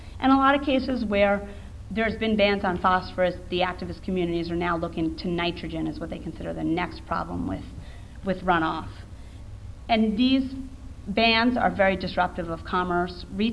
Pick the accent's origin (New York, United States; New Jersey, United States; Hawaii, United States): New York, United States; where I grew up in Long Island, New York.